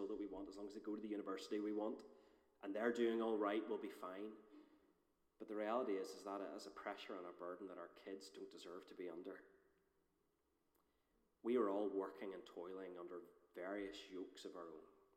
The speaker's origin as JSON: {"language": "English", "region": "Northern Ireland", "country": "United Kingdom", "tie": "born or raised there", "said": "I was brought up in North Antrim, and as any good North Antrim boy, I was raised on three things, which is mince, potatoes, and the Westminster Shorter Catechism."}